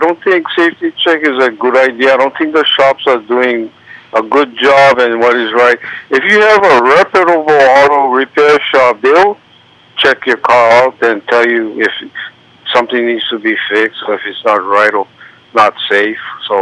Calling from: Kihei, Hawaii, United States; I'm calling from Kiev because I'm in Maui this week.

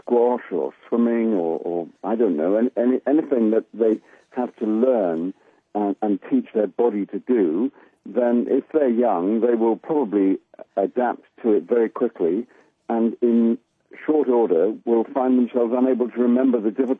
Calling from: Wales, United Kingdom; I'm calling in from home, Wales.

